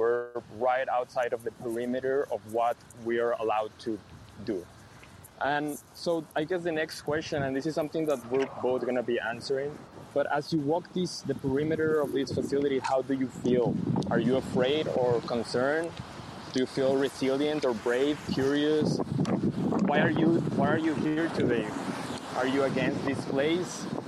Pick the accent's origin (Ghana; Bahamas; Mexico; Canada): Mexico; now in United States; I'm a visual artist. I was born in Mexico. I'm originally from Mexico, but I have spent a few years in the United States, living in the United States